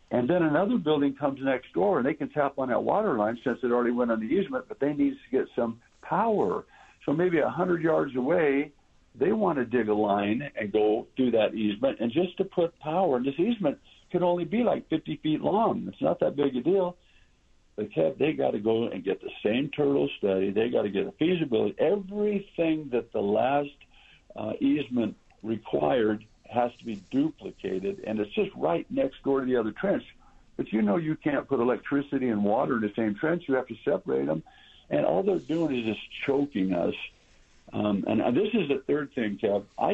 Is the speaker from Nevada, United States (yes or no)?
yes; North Las Vegas, Nevada, United States; And so when I found out my little hometown was going to be, you know, taken over, they were going to cut North Las Vegas in half.